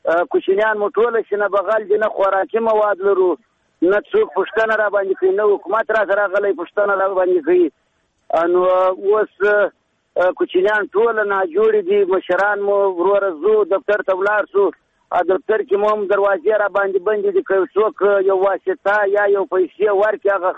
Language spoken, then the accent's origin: Pashto; Badghis, Afghanistan; now in Herat, Afghanistan; زه د هرات ولایت د شهیدای څخه خبرې در سره کوم. موږ مهاجر یو دلته راغلي د بادغیس ولایت څخه